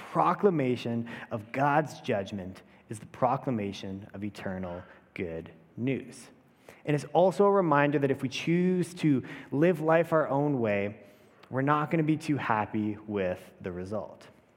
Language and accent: English; Calgary, Alberta, Canada; now in Prince George, Canada; I'm from Calgary. I am up here in Prince George for Adriana's wedding.